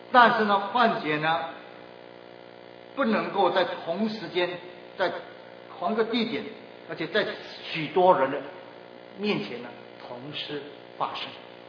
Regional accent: China; 我们中国人现在呢是把他埋包啊

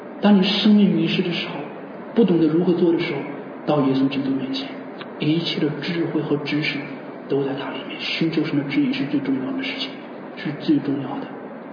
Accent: Hebei, China; 发我是从中国来的，中国河北

